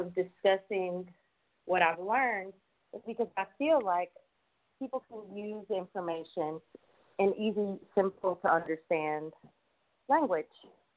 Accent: Wisconsin, United States; I am originally from Wisconsin, and I have been in financial services for a little over 10 years now.

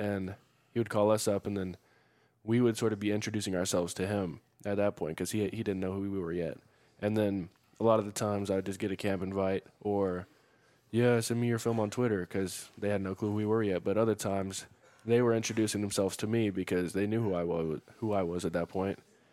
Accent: Lexington, Kentucky, United States; born there; one, I was born in Lexington, and my sister still lives in Lexington

